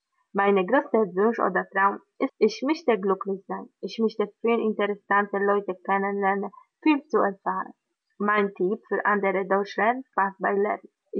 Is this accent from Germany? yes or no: no; Poland; German is a second language; ich komme aus Polen. Ich studiere Resozialisierung mit fachlicher Beratung an der Universität in Zielona Góra. Ich lerne Deutsch, weil ich in der Zukunft in Deutschland leben möchte.